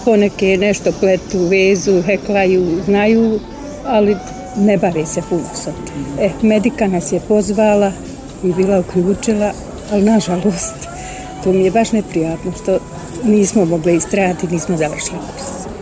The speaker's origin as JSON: {"language": "Bosnian", "town": "Kovanići", "region": "Federation of Bosnia and Herzegovina", "country": "Bosnia & Herzegovina", "said": "dolazim iz Kovanića, mjesne zajednice Kovanići, opština Zenica."}